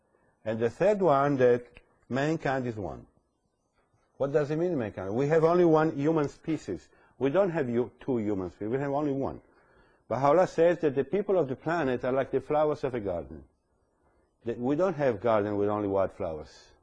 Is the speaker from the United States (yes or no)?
no; Italy; English is a second language; my passport is Italian, I'm an Italian citizen